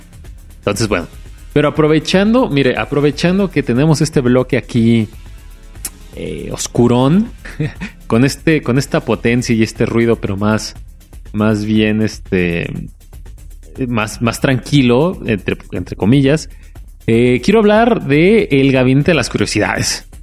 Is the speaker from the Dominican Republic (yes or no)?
no; Guadalajara, Jalisco, Mexico; siendo mexicanos y más específicamente tapatíos